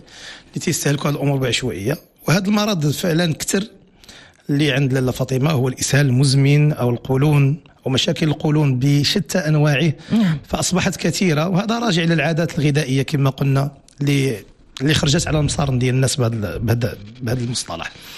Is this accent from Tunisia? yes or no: no; Morocco; احنا بالنسبة لنا كمغاربة